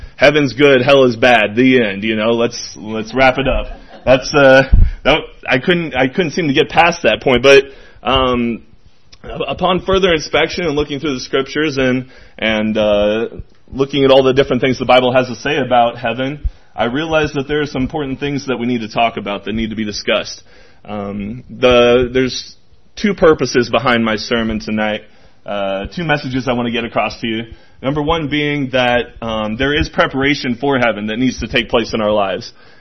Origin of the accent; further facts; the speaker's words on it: Illinois, United States; now in Folsom, United States; I'm not originally from Folsom. I'm from Southern Illinois. I moved to California in 2014, so I've been out here for just a little over 4 years now.